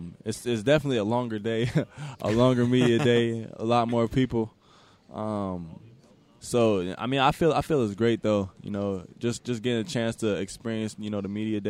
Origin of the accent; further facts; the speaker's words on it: Canada; You know, just growing up in Canada